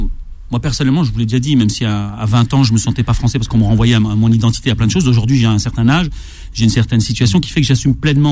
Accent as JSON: {"language": "French", "country": "France", "said": "nous, on est plein de Français"}